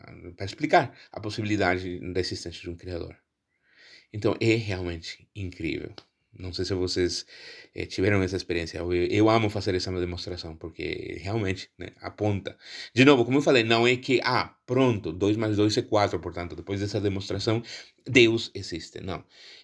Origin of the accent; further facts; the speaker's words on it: Mexico; Portuguese is a second language; Como vocês sabem, eu sou mexicano, não sou brasileiro